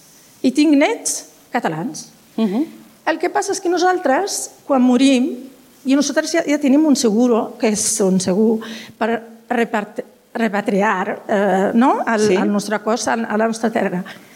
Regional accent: Morocco; Catalan is a second language; now in Spain; jo sóc del Marroc, ja fa 36 anys que sóc aquí. Tinc dos fills. Els dos estan casats amb gent catalana d'aquí. O sigui, parlem català, els meus fills, els nets, tots parlen amazic, parlen castellà.

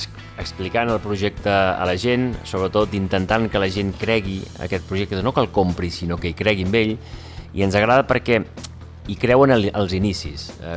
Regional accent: Sant Pol de Mar, Catalonia, Spain; com que nosaltres som molt de Sant Pol

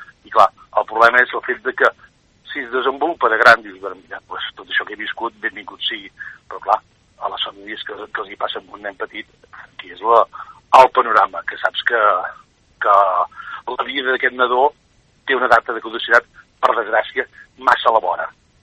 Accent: Calella, Catalonia, Spain; jo soc de Calella, hi ha caixes a Calella i a Pineda

